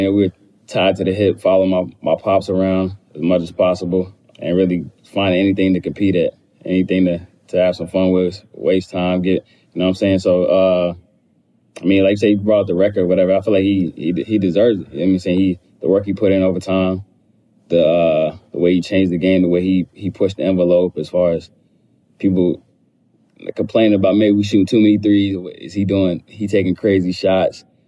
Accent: Charlotte, North Carolina, United States; That's stuff both of us had to deal with our whole life growing up in Charlotte, being son of an NBA player who played there for 10 years.

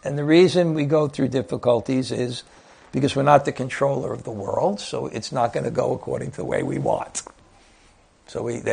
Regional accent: Brooklyn, New York, United States; accent: Brooklyn; And I really had to twist my Brooklyn accent to pronounce that properly.

